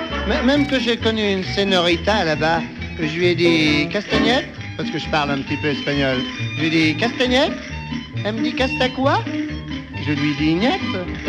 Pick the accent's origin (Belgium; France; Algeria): France; Je suis français, moi, je suis français.